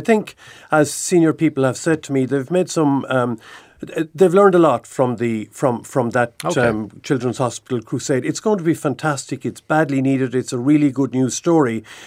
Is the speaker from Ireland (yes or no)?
yes; Munster, Ireland; I grew up in Kildemona, County Clare, in the 1960s.